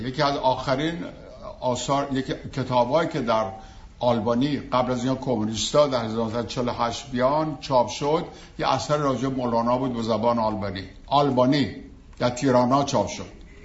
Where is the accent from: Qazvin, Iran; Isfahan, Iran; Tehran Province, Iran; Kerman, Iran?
Tehran Province, Iran; Tehran; moved away as an adult; now in Chicago, United States; از 1966 از تهران اومدم، خیلی سال پیش، 50 سال پیش.